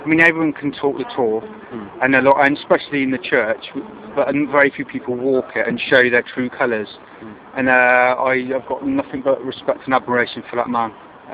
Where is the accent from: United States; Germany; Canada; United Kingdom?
United Kingdom; Hereford, West Midlands; now in King's Lynn, United Kingdom; I've travelled down today from King's Lynn in Norfolk, but I'm originally from Hereford in the West Country. That's why if you hear this accent, it's not a King's Lynn accent